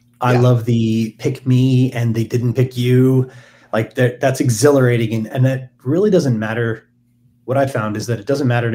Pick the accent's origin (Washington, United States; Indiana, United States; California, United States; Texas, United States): Washington, United States; So we grew up in Washington State, just north of Seattle.